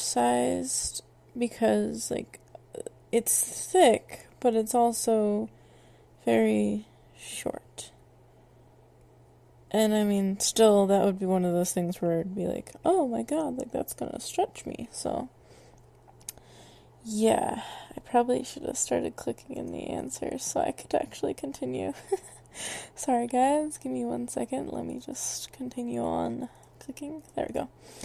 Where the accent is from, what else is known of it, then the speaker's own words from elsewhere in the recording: Northeast, United States; my grandmother is from Alabama, and normally I am from the Northeast, so it's a tad weird, all switching it out like so